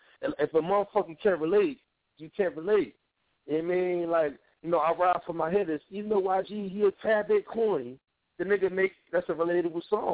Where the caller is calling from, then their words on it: New Jersey, United States; I'm calling from South Jersey, baby girl.